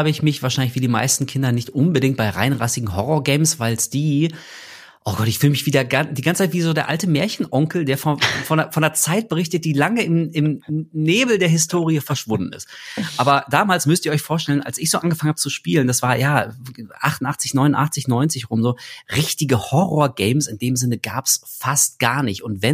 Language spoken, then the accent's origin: German; Berlin, Germany; ich bin in Berlin groß geworden. Ich habe in Berlin gewohnt, da in der Zeitspanne von 6 bis 16.